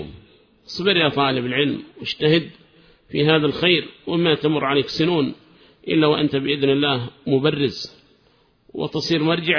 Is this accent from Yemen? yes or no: yes; Hadramaut, Yemen; وكان ربما مهضوما عندنا في حضرموت